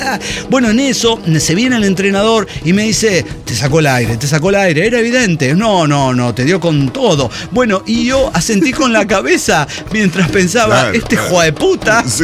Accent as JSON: {"language": "Spanish", "region": "Tarija", "country": "Bolivia", "said": "soñadora de Tarija, Bolivia."}